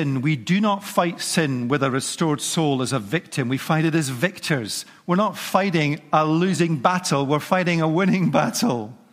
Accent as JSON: {"language": "English", "country": "United Kingdom", "said": "Now, we don't like to say that out loud if we're British"}